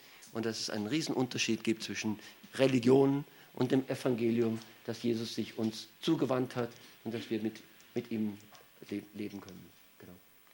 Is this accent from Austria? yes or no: yes; Austria; Ich bin in Österreich aufgewachsen, da sind die Leute freundlich